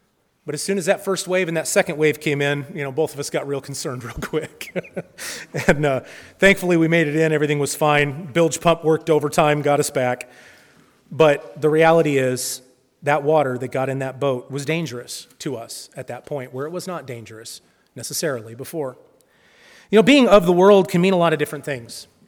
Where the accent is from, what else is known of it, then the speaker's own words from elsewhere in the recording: Pacific Northwest, United States; I've never lived anywhere outside of the Northwest. I was born and I was raised in the Northwest.